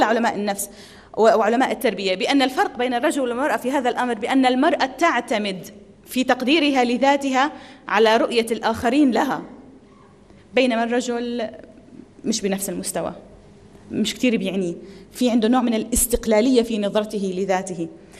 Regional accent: Egypt; كما هي الحال عندنا في مصر.

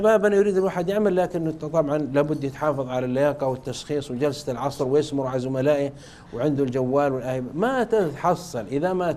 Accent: Jeddah, Makkah Province, Saudi Arabia; يأتي عندنا في جدة لا يملك من الدنيا شيء إلا ثوبه عليه

